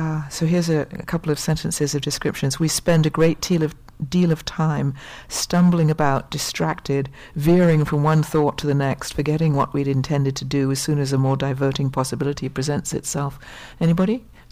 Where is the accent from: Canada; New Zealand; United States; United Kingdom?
United Kingdom; England; for us, and I'm English, you know